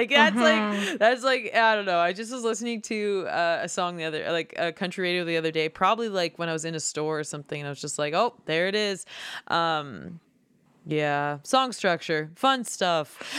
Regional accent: Mortlach, Saskatchewan, Canada; I grew up in Mortlach. That's what my peers listened to, and that's what I was exposed to.

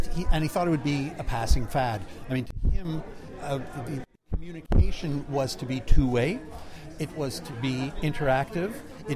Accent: Montreal, Quebec, Canada; growing up in Montreal

